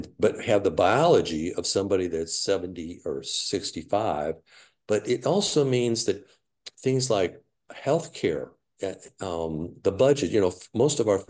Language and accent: English; Missouri, United States; I mean, I got to tell you, Adam, I'm from Missouri. It's the show me state.